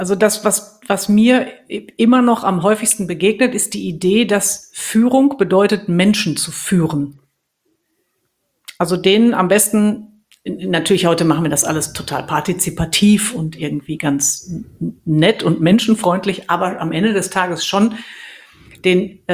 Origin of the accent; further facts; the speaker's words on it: Dortmund, North Rhine-Westphalia, Germany; now in Münster, Germany; Also ich bin gebürtige Dortmunderin. Ich bin ein Kind des Potts, was man an meinem Sprachklang auch immer noch raushören kann.